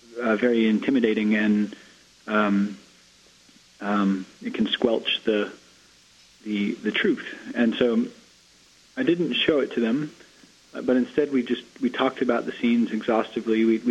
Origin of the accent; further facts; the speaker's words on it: Los Angeles, California, United States; No, I'm from Los Angeles, but I've traveled there for about a decade now.